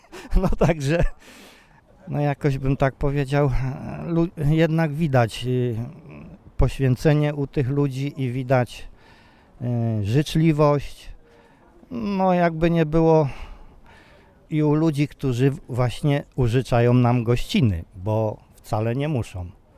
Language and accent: Polish; Kalisz, Greater Poland Voivodeship, Poland; jestem z Kalisza.